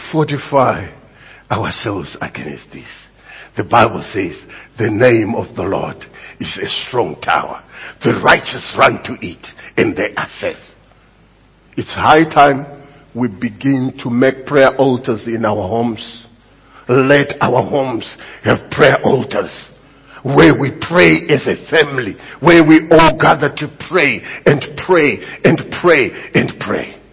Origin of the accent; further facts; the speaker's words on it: Zimbabwe; I come from Zimbabwe, at least you didn't know.